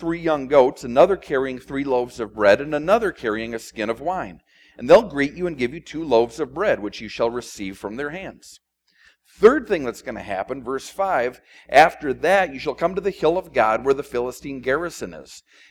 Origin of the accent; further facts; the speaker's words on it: Midwest, United States; Growing up in the Midwest, we had the man hug.